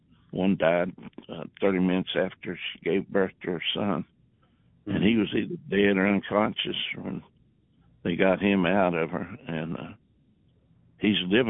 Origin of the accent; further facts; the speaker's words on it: Appalachia, United States; accent: hillbilly; my family, they didn't like my hillbilly accent